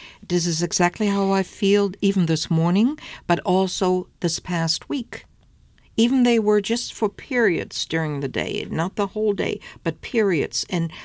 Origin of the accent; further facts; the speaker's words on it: Germany; Born, raised, educated there. I was born in Germany, raised and educated as well.